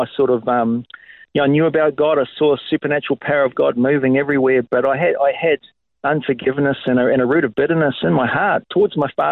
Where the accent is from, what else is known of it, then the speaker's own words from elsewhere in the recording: Whakatane, Bay of Plenty, New Zealand; born there; also born or lived in Australia; I'm actually a Kiwi, born in New Zealand in a town called Whakatane, 1972, so I'm 52. I lived in Australia for 10 years, but New Zealand's my home, Pastor Matt, and I'm currently here, but I minister in Australia a lot.